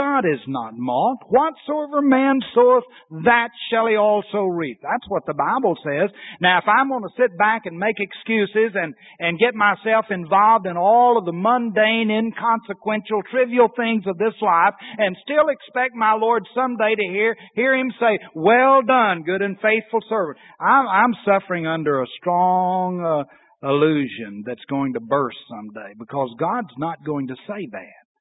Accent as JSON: {"language": "English", "town": "Corsicana", "region": "Texas", "country": "United States", "tie": "born or raised there", "said": "And I'll use my hometown as an example of that. Corsicana has a day called Derrick's Day"}